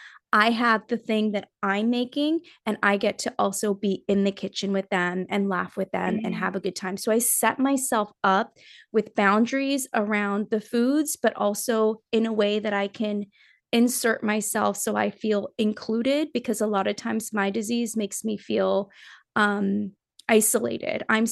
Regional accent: Nepal; I'm from Nepal. So in October, it all started already.

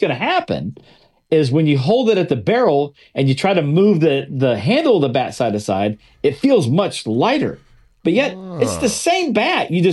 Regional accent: Texas, United States; also born or lived in Oklahoma; now in Jacksonville, United States; So I grew up out in Texas and Oklahoma, so Sooners, grew up that as a Sooner fan, yes.

